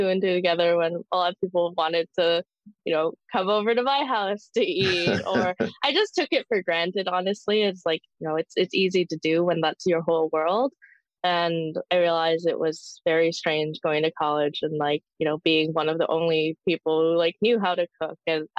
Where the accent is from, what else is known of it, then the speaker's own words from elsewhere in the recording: the Prairies, Canada; born there; Yeah, I was born in the Canadian prairies many years ago.